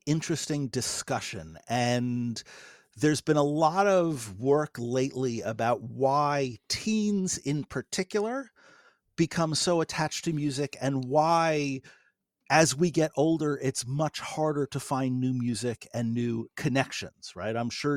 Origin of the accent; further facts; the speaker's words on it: New York City, New York, United States; I grew up in New York City in a very diverse place, the son of a jazz musician.